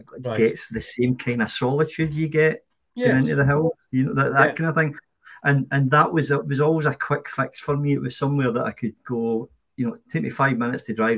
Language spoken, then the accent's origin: English; Glasgow, Scotland, United Kingdom; now in Howwood, United Kingdom; I'm from Glasgow originally, and I moved to Howwood because I like the countryside, the outdoors, and it seemed like the right place to move.